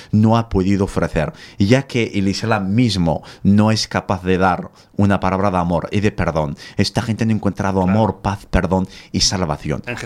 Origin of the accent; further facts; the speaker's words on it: Algeria; Soy argelino y puedo hablar de Argelia con mayúscula, en mayúscula, como aquel que dice.